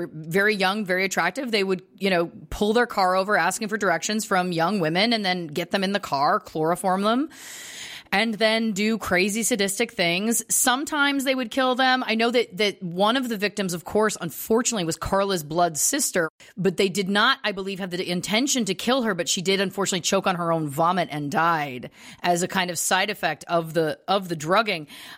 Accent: Canada; this is obviously both of us growing up in Canada.

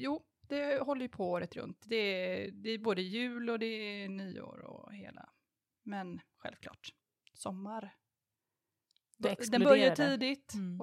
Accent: Färjestaden, Kalmar County, Sweden; Nej, jag kommer ifrån Färjestaden.

